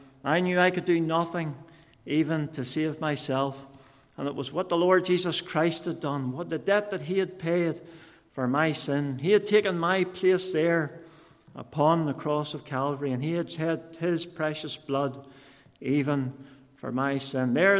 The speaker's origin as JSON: {"language": "English", "town": "Newtownards", "region": "Northern Ireland", "country": "United Kingdom", "tie": "born there", "said": "I was born in Newtownards, the youngest of three. I had two older sisters, and we lived even on a farm."}